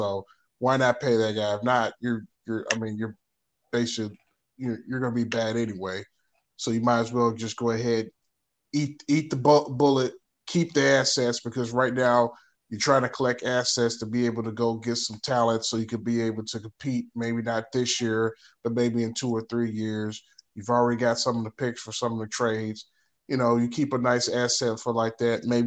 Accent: Memphis, Tennessee, United States; I'm going to give my hometown team the L because they haven't done anything. I'm going to give Grizzlies the L right now.

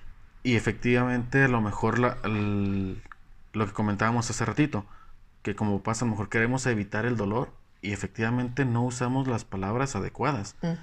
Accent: Mexico; Y es que es algo que tenemos muy arraigado como mexicanos, creo.

